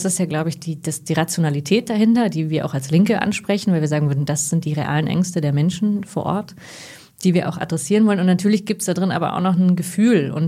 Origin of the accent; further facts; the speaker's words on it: East Germany, Germany; born there; Also ich bin ja 89 geboren, sozusagen. Ich habe noch eine alte DDR-Geburtsurkunde, aber habe davon natürlich nichts richtig miterlebt. Aber die ersten Jahre, als wir noch in Sachsen gewohnt haben